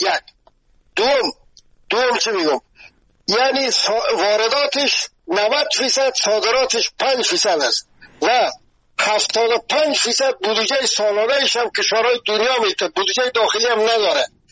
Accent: Afghanistan; ما همه ما که از افغانستان هستیم

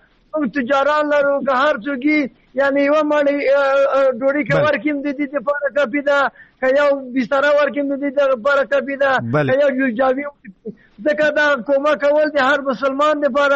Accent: Logar, Afghanistan; زه خپل د لوګر د ولایت یم،

